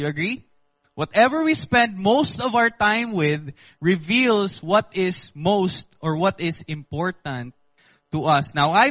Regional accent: Philippines; first language Bisaya; I am half Filipino. No, I was born here, so I speak Bisaya fluently.

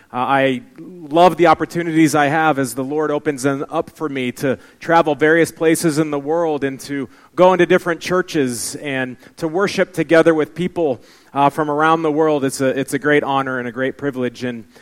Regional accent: Texas, United States; now in Minnesota, United States; Well, I mentioned that I'm from Minnesota, but I haven't always lived in Minnesota. I actually grew up in Texas.

